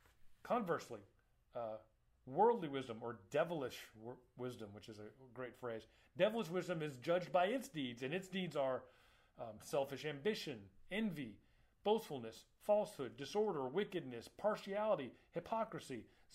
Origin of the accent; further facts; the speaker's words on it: Florida, United States; Population of 21 million people in my home state of Florida.